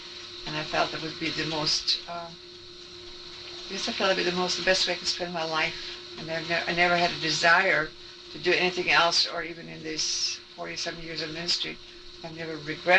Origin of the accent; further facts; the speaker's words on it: Alberta, Canada; I grew up in Western Canada, Alberta, on a farm. My father was a homesteader. My great-grandparents and my grandparents came from Ukraine in the early 1900s